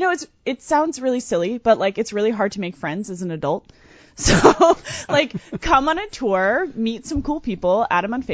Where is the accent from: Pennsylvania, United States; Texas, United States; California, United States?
Texas, United States; now in Chicago, United States; I am. I grew up in Texas. My dad's family is from Chicago.